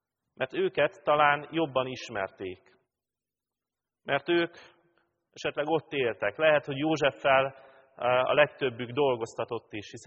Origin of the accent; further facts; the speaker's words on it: Pápa, Veszprém County, Hungary; Mikor már lelkészként elmentem a szülővárosomba prédikálni